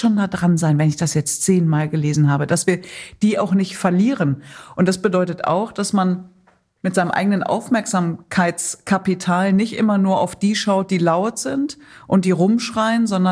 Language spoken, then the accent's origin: German; North Rhine-Westphalia, Germany; Also ich komme ja aus dem Pott.